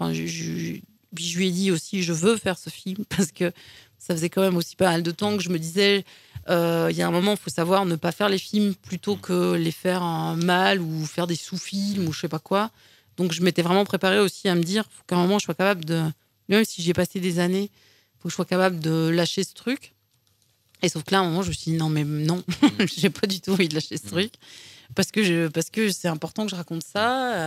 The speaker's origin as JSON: {"language": "French", "region": "Brittany", "country": "France", "said": "personne ne peut comprendre ce qu'on dit parce qu'on est breton et tout"}